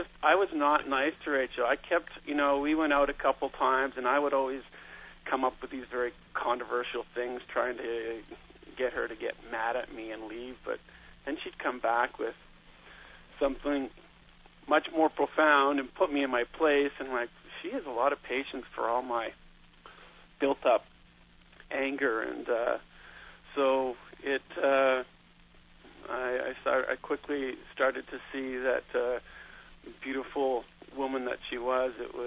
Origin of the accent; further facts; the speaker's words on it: Vancouver, British Columbia, Canada; I'm from Vancouver.